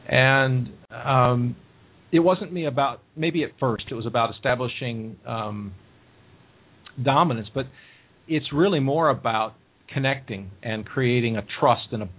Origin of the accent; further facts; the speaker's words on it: Texas, United States; I grew up in Texas, and I used to train and break and breed quarter horses for many years